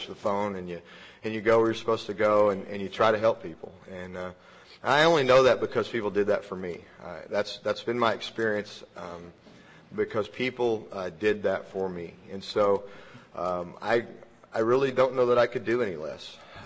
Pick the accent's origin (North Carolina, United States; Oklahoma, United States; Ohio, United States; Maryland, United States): Oklahoma, United States; Shawnee; born there; I was born in Shawnee, Oklahoma.